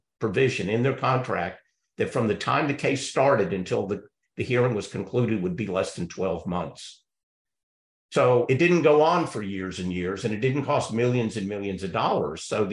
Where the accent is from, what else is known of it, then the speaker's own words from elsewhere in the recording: Texas, United States; I'm proud that I'm a Texan